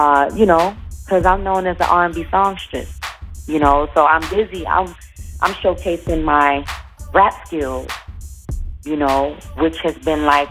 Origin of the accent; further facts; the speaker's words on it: Brooklyn, New York, United States; growing up in Brooklyn, you know, I'm a hip hop head.